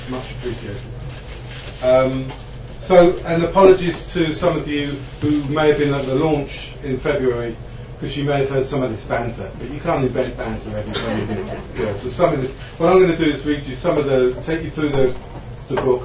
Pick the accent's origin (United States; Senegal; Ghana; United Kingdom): United Kingdom; England; now in Cork, Ireland; I'm from England originally, but I've been here 20 years, and I'm writing about Cork